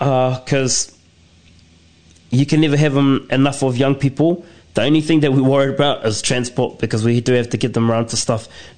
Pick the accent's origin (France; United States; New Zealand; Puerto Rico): New Zealand; Rotorua, Bay of Plenty; I was born and raised in Rotorua, so we have these little streams, which we call creeks, that we would swim in.